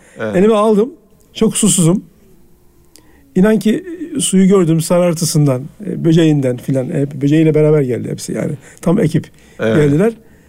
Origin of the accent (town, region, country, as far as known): Konya, Turkey; also born or lived in Hendek